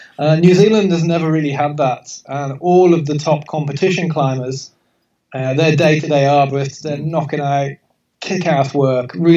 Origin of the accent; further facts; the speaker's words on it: Tenbury Wells, West Midlands, United Kingdom; I'm from a very small picturesque village in the UK called Tenbury Wells on the Welsh border. Absolutely beautiful.